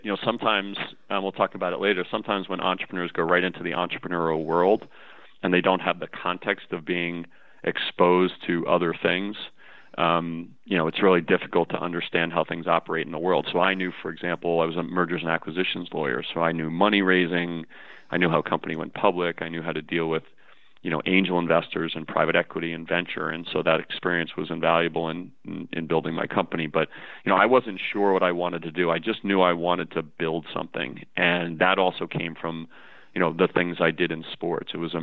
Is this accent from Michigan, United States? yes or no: no; Freehold, New Jersey, United States; So I grew up in Freehold, New Jersey, down in central New Jersey, not that far from the beach.